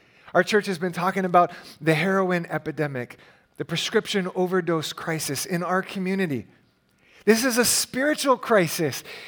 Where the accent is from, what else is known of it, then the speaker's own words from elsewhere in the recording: Hawaii, United States; I grew up in Hawaii, which was a beautiful place to live. It was also a very difficult place for me to live.